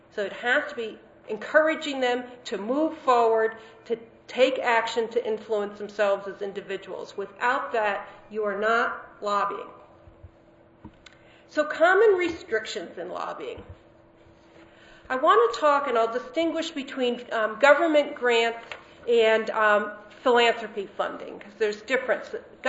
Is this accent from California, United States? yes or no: yes; California, United States; in my home state of California